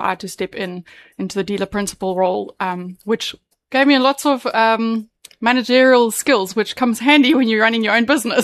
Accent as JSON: {"language": "English", "town": "Pietermaritzburg", "region": "KwaZulu-Natal", "country": "South Africa", "lives_now": "North Coast, South Africa", "said": "So we've been on the North Coast for just over 2 years, yes. So formerly we're from Pietermaritzburg, where my husband had his own panel beating business there"}